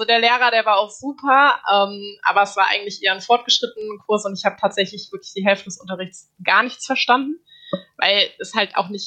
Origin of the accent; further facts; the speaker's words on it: Darmstadt, Hesse, Germany; also ich komme aus Darmstadt und die hatten so eine kleine Messe